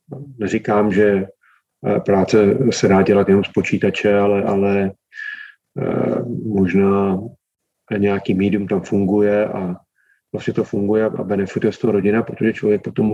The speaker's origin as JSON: {"language": "Czech", "town": "Pardubice", "region": "Pardubice Region", "country": "Czechia", "tie": "born or raised there", "also_born_or_lived": "Vysoké Mýto", "said": "já sice jsem se narodil a vyrůstal v Pardubicích, nebo narodil jsem se ve Vysoký Mítě, ale vyrůstal jsem v Pardubicích, ale vazbu k Vysočině jsem vždycky měl."}